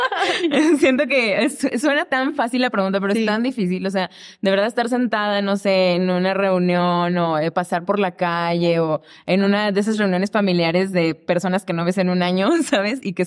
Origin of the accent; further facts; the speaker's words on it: Veracruz, Mexico; Porque yo vivía en Veracruz, yo soy de Veracruz.